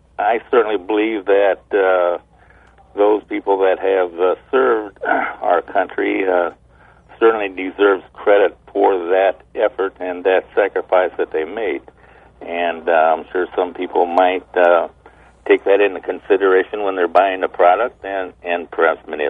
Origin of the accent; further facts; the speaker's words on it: Illinois, United States; I was born and raised here in McLean County, and went to the University of Illinois